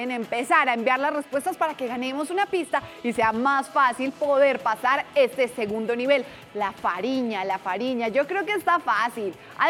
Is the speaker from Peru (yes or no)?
no; Colombia; lo que somos como colombianos